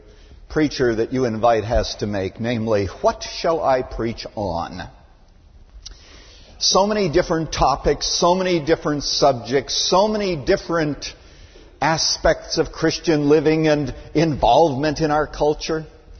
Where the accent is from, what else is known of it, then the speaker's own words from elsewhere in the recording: Canada; When I was growing up in Canada many years ago